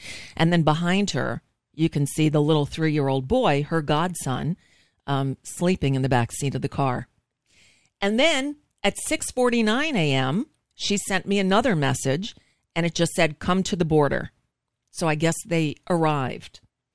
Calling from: United States; I'm just calling from the United States to see how you are.

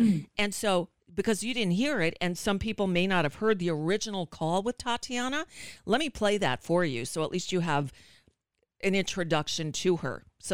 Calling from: United States; I'm calling from the United States

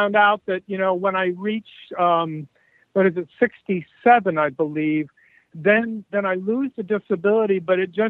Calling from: Indiana, United States; I'm calling from Shopton, Indiana.

